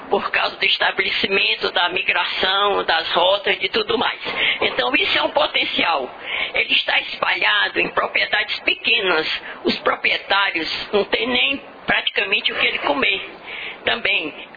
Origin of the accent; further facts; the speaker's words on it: Ceará, Brazil; venho do Ceará, interior do Ceará, região dos Iamuns, dizem que é a mais pobre ou climaticamente a mais sofrida